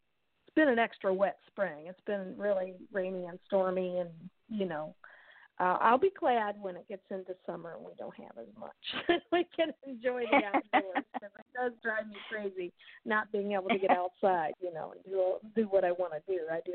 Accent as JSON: {"language": "English", "region": "Midwest", "country": "United States", "tie": "born or raised there", "said": "I grew up here in the Midwest, and you know, I grew up on the Mississippi River and Missouri River, and you have a lot of flooding."}